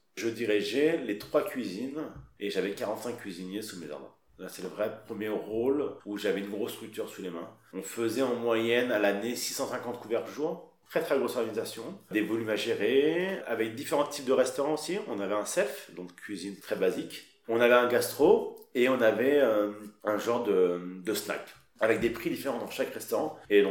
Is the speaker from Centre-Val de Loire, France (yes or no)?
no; Paris, Île-de-France, France; moi, en tant que Parisien, j'ai eu la chance très rapidement de pouvoir obtenir ces stages parce que j'étais juste là